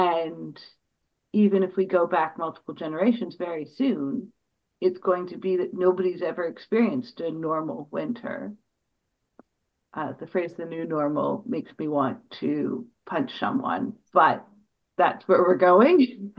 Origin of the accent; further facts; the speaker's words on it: Canada; for as a Canadian, winter doesn't mean snowdrifts taller than you are.